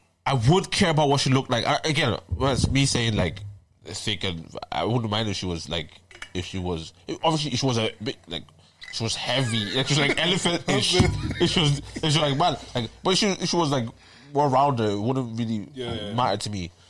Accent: Nigeria; I'm a Nigerian man.

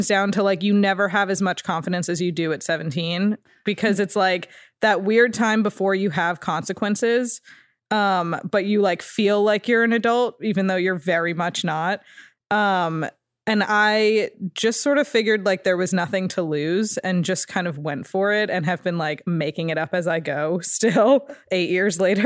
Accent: Ridgewood, New Jersey, United States; It's called Ridgewood, New Jersey.

